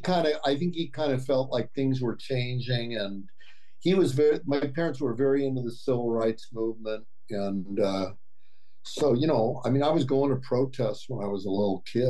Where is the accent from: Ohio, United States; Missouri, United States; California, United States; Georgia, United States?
California, United States; Los Angeles; also born or lived in New Haven; Yeah, see, I was born in New Haven, but they were in Yale Divinity School, and that was how I ended up moving out to California.